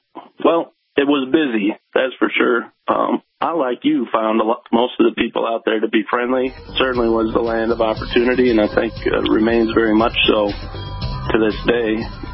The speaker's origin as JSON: {"language": "English", "town": "Fargo", "region": "North Dakota", "country": "United States", "tie": "born or raised there", "said": "I'm a born and raised in Fargo guy."}